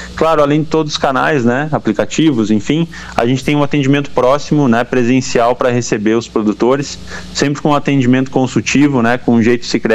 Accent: São Lourenço, Brazil; Falo nosso município porque sou natural de São Lourenço, né? Minha família mora aí.

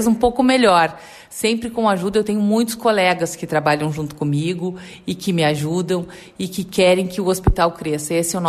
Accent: Pelotas, Rio Grande do Sul, Brazil; now in São Lourenço do Sul, Brazil; Eu sou pelotense, mas eu falo de boca cheia, que há 10 anos eu virei lorenciana.

